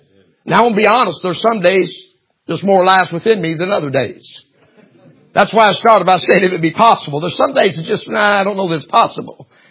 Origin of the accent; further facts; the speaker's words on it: United States; But I'm also an American.